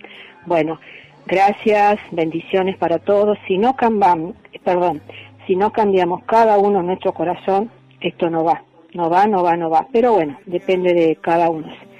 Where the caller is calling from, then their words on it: Rafaela, Santa Fe, Argentina; Soy de Rafaela, sobre la consigna que están hablando ahora en el programa.